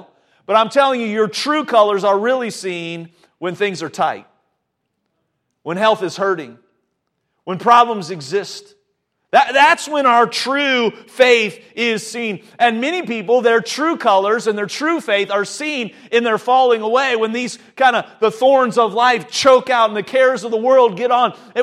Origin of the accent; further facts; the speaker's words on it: Ohio, United States; but I certainly growing up in Ohio, I sure love the changing of the leaves